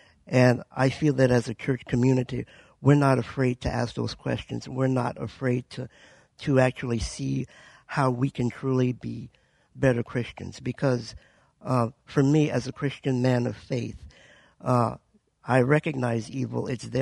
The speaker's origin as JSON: {"language": "English", "region": "Louisiana", "country": "United States", "tie": "born or raised there", "also_born_or_lived": "Tacoma", "lives_now": "Spokane, United States", "said": "First half of my life, I grew up in Louisiana. Second half up here. I was in Tacoma and then here in Spokane."}